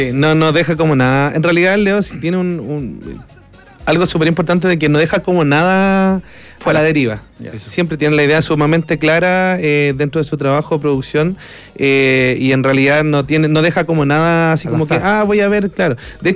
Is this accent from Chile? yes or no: yes; Punta Arenas, Magallanes, Chile; moved away; Yo me vine de Punta Arenas por el grupo.